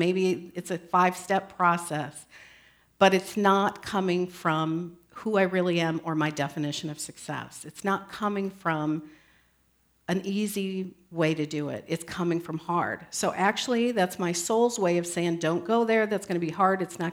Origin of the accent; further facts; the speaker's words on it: Iowa, United States; born there; I was born in Iowa in the land of the sleepy ones so that I could learn what it means to be wide awake.